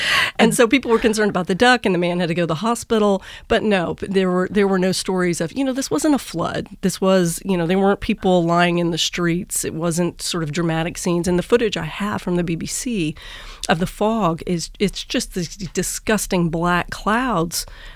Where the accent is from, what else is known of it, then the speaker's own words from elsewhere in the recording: Texas, United States; I'm from Texas, and we have certainly our share of wildfires.